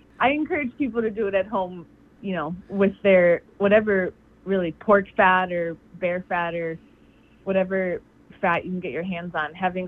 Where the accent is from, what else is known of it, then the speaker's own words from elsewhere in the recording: Illinois, United States; which is kind of ironic because I'm from Illinois, which is like, you know, one of the corn growing mecca